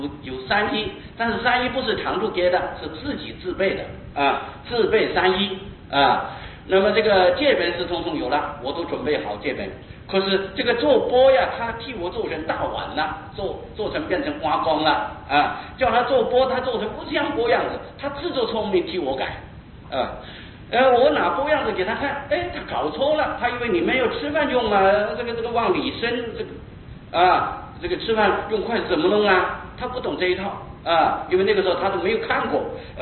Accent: Taiwan; 我们台湾人做的波

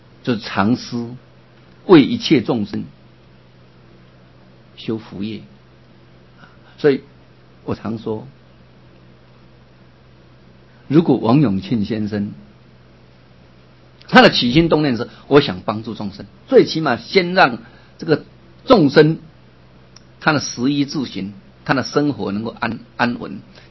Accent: Yilan County, Taiwan; 回到我们的家乡，北宜高速公路，台北到宜兰的

